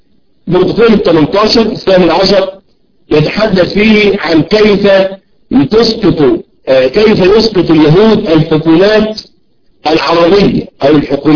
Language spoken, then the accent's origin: Arabic; Egypt; التي حلت بالمسلمين في بلدنا مصر،